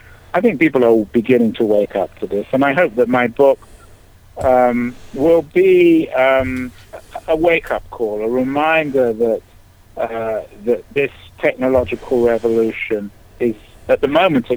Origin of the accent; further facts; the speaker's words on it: England, United Kingdom; certainly I'm not European, I'm English, it's a big difference.